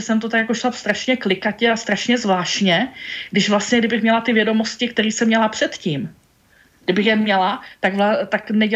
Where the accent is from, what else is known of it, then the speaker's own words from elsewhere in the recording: Zlín Region, Czechia; now in Prague, Czechia; A tím, jak vlastně pocházím z Valašska, odjela jsem do Prahy a byla jsem tady sama